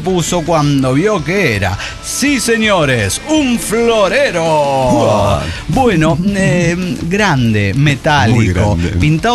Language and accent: Spanish; Tlalpujahua, Michoacán, Mexico